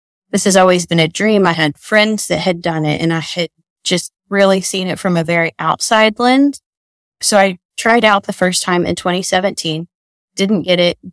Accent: Lubbock, Texas, United States; So I was born and raised in Lubbock.

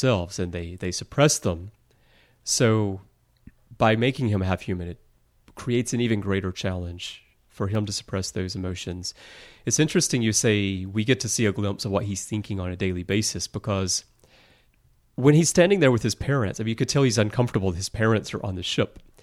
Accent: United States; moved away as an adult; now in Japan; because I am American, although I've lived almost my whole adult life in Japan.

